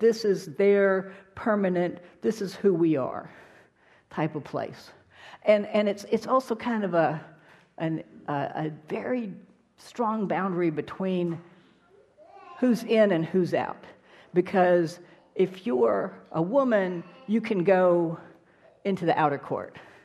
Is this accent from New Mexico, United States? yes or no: no; Rancho Palos Verdes, California, United States; So in where I grew up in Rancho Palos Verdes, there's this chapel. And the chapel is on this bluff that overlooks the Pacific Ocean.